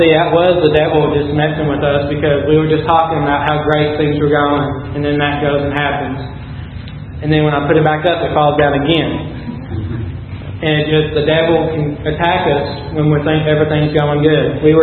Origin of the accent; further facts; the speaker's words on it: Kentucky, United States; I'm from Kentucky, I'm a farmer. I'm used to a traffic jam being a tractor and not being all this traffic.